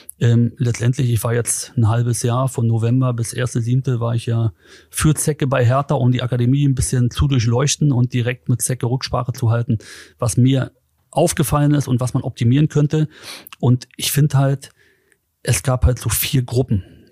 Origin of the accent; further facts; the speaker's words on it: Berlin, Germany; ich bin auch Hertha-Mitglied, ich komme aus Neukölln